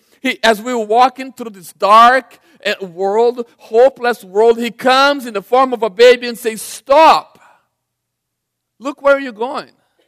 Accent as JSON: {"language": "English", "country": "Brazil", "tie": "born or raised there", "second_language": "English", "said": "I grew up in Brazil, and the place I grew up was very underdeveloped."}